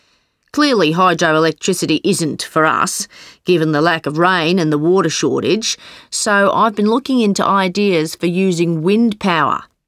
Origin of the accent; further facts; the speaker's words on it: New South Wales, Australia; So, I'm from New South Wales, where over 30% of sheep farming takes place.